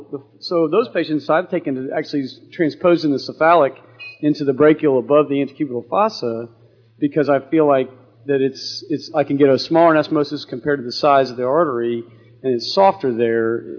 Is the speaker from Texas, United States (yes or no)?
yes; San Antonio, Texas, United States; I'm from San Antonio, Texas